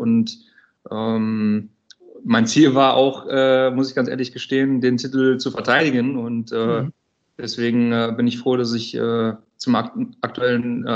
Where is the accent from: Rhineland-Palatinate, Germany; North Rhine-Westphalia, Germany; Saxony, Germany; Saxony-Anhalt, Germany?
North Rhine-Westphalia, Germany; ich komme halt aus NRW.